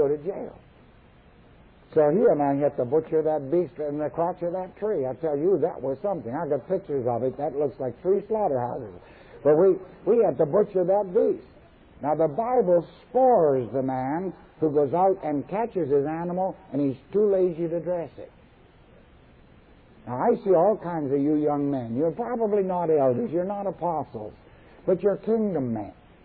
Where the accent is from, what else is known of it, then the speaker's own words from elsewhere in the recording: Canada; I'm a Canadian.